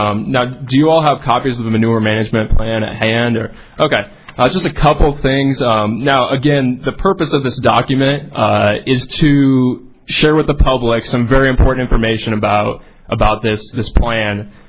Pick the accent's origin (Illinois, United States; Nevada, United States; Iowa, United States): Iowa, United States; Huxley; born and raised in Huxley.